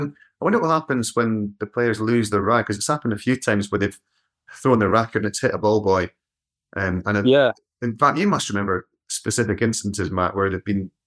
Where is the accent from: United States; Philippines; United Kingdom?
United Kingdom; Edinburgh, Scotland; I was born and raised in Edinburgh